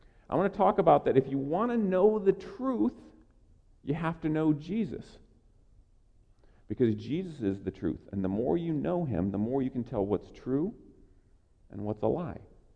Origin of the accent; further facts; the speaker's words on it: Oregon, United States; born there; Now, how many of you think I was not born in Oregon? A couple of you don't think I was born in Oregon, all right?